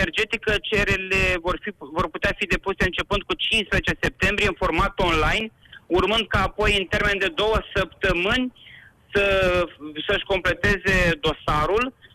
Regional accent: Iași, Iași County, Romania; Îmi doresc foarte mult ca ieșean, ca un număr cât mai mare din locuitorii județului nostru să beneficieze de acest program

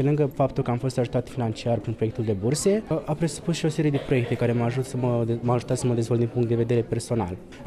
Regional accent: Negrești, Vaslui County, Romania; am 19 ani, sunt din Negrești, județul Vaslui, și am învățat la Liceul Teoretic Nicolae Iorga Negrești.

